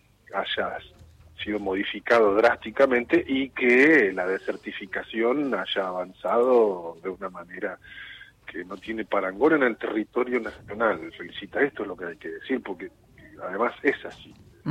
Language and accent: Spanish; La Pampa, Argentina; de parte de quienes somos de La Pampa en contra de alguna otra provincia